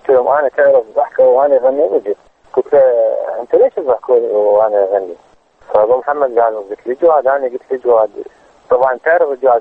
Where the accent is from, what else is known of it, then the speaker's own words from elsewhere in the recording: Iraq; مشكلتنا أنه المغني العراقي من يروح يقدم نفسه خارج العراق يروح يقدم نفسه بلون آخر أو بثوب حتى آخر أنا هذا ما نزعت الثوب العراقي